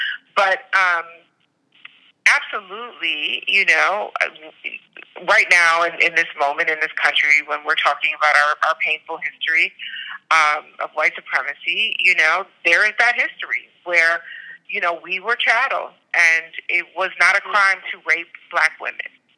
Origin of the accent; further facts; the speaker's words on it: Detroit, Michigan, United States; I mean, I'm from Detroit.